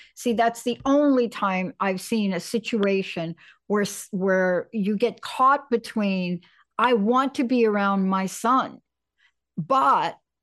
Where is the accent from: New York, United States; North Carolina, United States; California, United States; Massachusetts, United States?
New York, United States; moved away; also born or lived in New Jersey; there's something about growing up in New York and New Jersey. Now, my family moved to the South, but I will tell you, I did not. That was never going to work out for me.